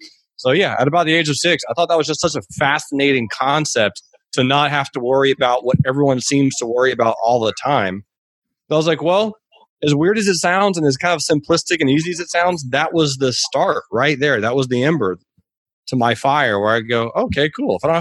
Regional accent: Georgia, United States; I grew up in Georgia, the state of Georgia in the United States of America. And I grew up pretty financially poor, but I didn't really know it.

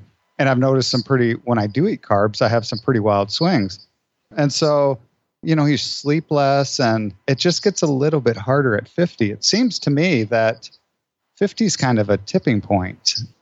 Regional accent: Iowa, United States; I grew up in Iowa, and I guess what made me a little bit different was that my dad and my brother owned a karate school.

